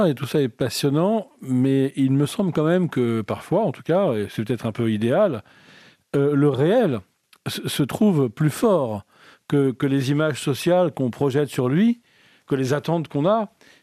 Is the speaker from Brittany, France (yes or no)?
no; Paris, Île-de-France, France; alors moi je suis parisien et j'ai entre 40 et 50 ans